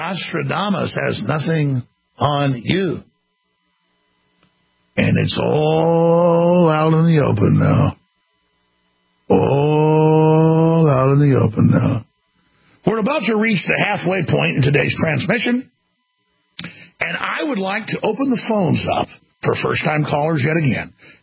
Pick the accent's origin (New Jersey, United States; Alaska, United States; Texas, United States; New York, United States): Texas, United States; Dallas; bigger than Dallas. My hometown.